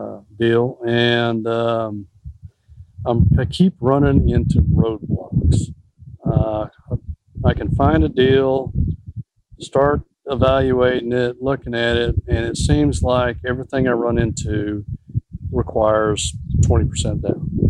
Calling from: Texas, United States; Hey, David … I'm from East Texas.

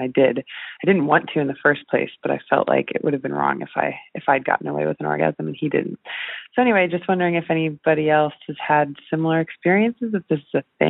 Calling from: Australia; calling from Australia

